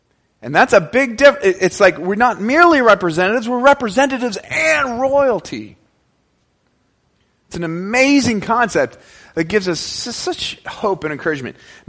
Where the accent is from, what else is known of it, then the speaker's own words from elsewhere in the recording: Canada; Now, I want to share with you a concept that I understand more as a Canadian, and so I want to share that with you.